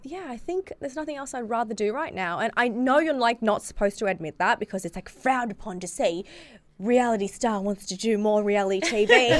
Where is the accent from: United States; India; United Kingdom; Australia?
Australia; I feel like as an Australian, jumping out of a helicopter in Australia is like way less dramatic as jumping out of a helicopter in Africa.